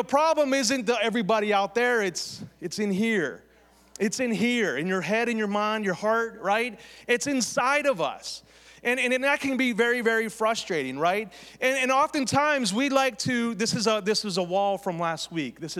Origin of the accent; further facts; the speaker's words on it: Beaver Falls, Pennsylvania, United States; growing up in Western Pennsylvania, in Beaver Falls, that's where I'm from, Beaver County, my father was an alcoholic, right?